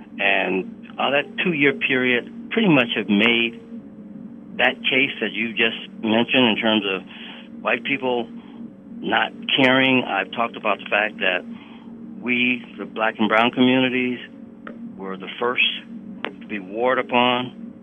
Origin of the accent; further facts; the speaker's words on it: Detroit, Michigan, United States; you'll know that I was born and raised in Detroit.